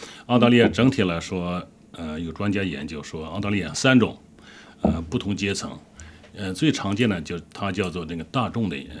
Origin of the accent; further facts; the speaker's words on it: China; 对我们中国人来说，对华人来说